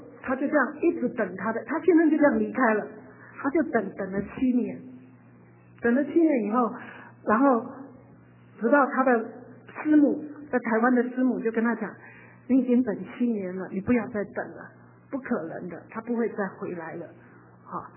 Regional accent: China; 我们中国人经过历史历代许多的战争，许多的战争，许多的痛苦，许多的残害

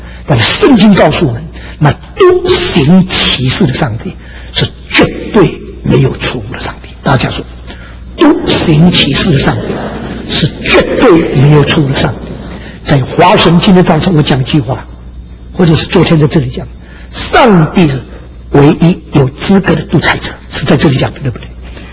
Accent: China; 我们中国人不会明白

